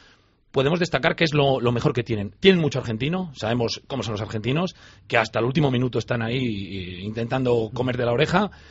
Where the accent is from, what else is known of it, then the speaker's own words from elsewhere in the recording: Valladolid, Castile and León, Spain; ya sabemos cómo somos los vallisoletanos, o en general los españoles